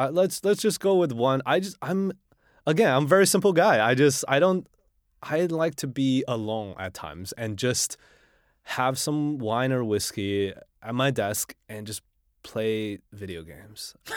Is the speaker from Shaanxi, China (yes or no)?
yes; Xi'an, Shaanxi, China; So we're going to have obviously food from my hometown. You know, all the things, from simple foods like skewers, barbecue skewers with lamb and cumin, to the steamed buns that I, you know, the juicy steamed buns from Xi'an that's lamb filled